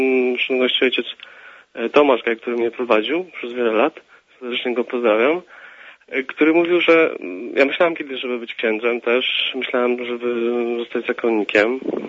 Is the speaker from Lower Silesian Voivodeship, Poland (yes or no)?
no; Kraków, Lesser Poland, Poland; Ja studiuję, jestem z Krakowa, studiuję w tej chwili filozofię